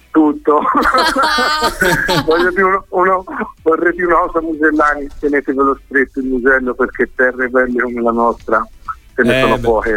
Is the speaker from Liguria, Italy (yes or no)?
no; Grezzano, Tuscany, Italy; now in Vigevano, Italy; Io sono di Grezzano.